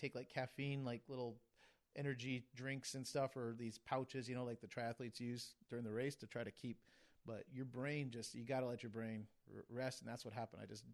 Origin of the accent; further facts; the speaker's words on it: Yuma, Arizona, United States; I guess I grew up in Yuma